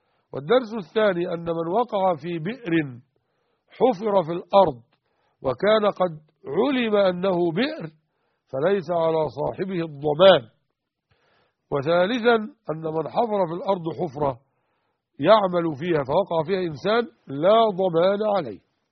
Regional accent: Egypt; اما في الدلتا عندنا في مصر متر واحد ومطلع مية

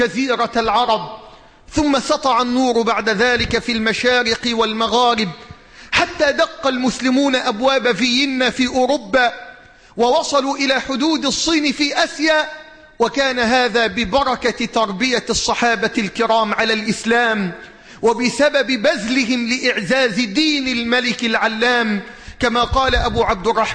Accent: Egypt

